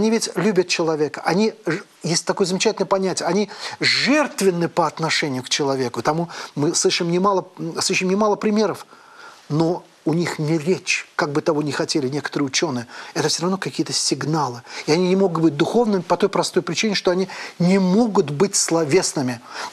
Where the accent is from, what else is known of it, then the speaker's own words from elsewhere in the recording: Azerbaijan; Я азербайджанец и советский школьник